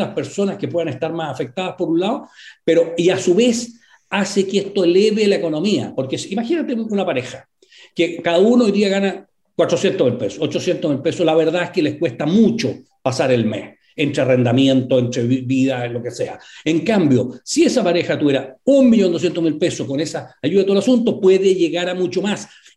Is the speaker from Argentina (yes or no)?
no; Chile; que somos todos los chilenos